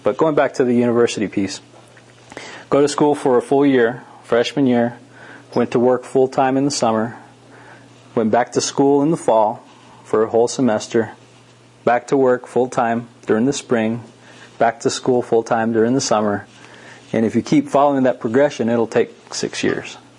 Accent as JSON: {"language": "English", "town": "Laguna Pueblo", "region": "New Mexico", "country": "United States", "tie": "born or raised there", "said": "I grew up in Laguna Pueblo. I went to the elementary school out there. Not long after elementary school, I went to school here in Albuquerque."}